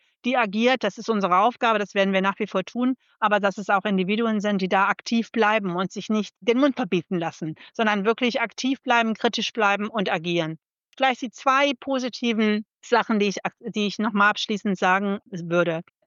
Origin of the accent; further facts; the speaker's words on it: Germany; Meine zweite Hoffnung ist, ich bin Deutsche, damit pro-transatlantisch, glaube ich, genetisch.